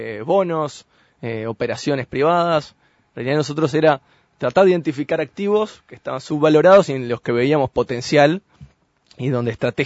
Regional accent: Switzerland; moved away as an adult; also born or lived in France / United States; now in Uruguay; estuvimos unos 2 años ahí en París. Y después encontré trabajo en Suiza. Entonces crecí después en Suiza, donde me quedé unos 8 años, empecé la universidad.

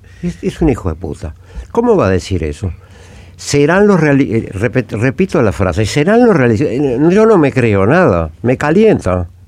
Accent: Uruguay; olvidando un poco de lo fúnebre que somos los uruguayos, que es un problema conocido

